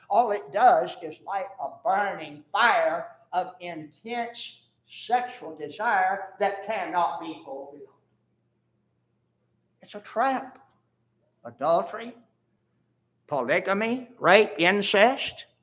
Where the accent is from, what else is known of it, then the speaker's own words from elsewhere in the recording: Florida, United States; I grew up in South Florida eating mangoes. My grandmother had a big mango tree.